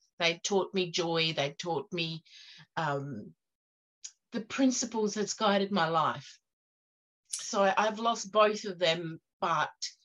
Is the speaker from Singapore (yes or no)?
no; South Africa; born there; I was born in South Africa.